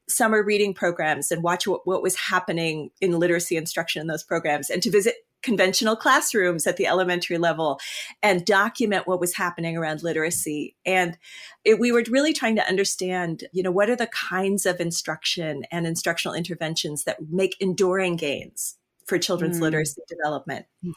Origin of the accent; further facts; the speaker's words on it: California, United States; But for some reason, Michigan keeps calling me back, even though I'm actually from California.